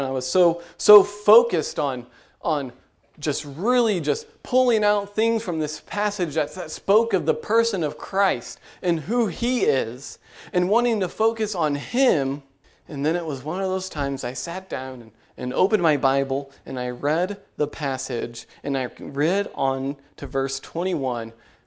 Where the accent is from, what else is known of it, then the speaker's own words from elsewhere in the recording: Missouri, United States; now in St. Charles, United States; I grew up in Franklin County. I used to be country, and now I'm city in St. Charles.